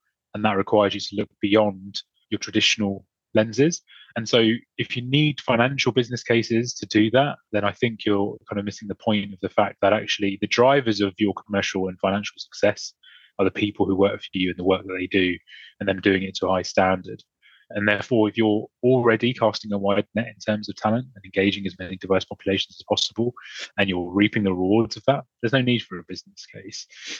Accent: Brighton, South East England, United Kingdom; also born or lived in London; Whilst I was born in South London, which is a very diverse part of the country, I then spent most of my upbringing in Brighton.

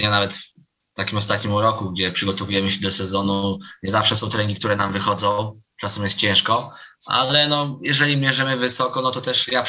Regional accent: Węgorzewo, Warmian-Masurian Voivodeship, Poland; bo pochodzę z Węgorzewa.

